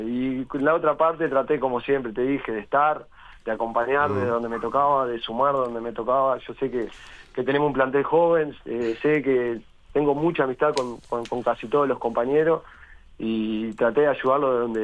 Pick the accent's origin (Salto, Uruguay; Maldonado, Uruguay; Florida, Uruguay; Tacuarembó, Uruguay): Florida, Uruguay; now in Montevideo, Uruguay; yo soy de Florida y tenía la mutualista allá.